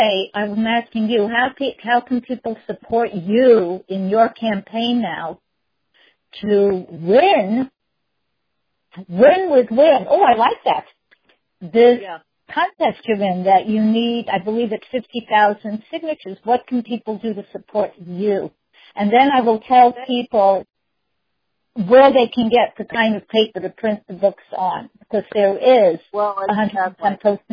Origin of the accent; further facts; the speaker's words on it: New York City, New York, United States; I'm from New York. That's a big park.